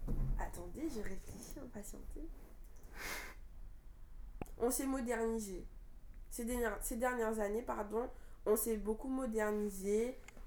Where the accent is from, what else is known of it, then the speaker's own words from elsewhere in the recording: France; c'est le moment le plus marquant pour moi en tant que Français.